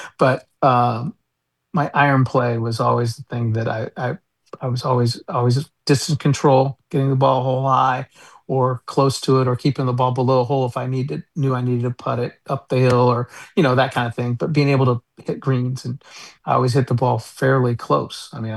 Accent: Las Vegas, Nevada, United States; You know, growing up in Vegas and being in Vegas, you have to hit down

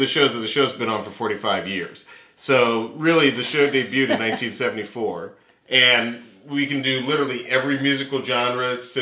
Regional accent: Atlanta, Georgia, United States; now in Sherman Oaks, United States; Like I grew up in Atlanta.

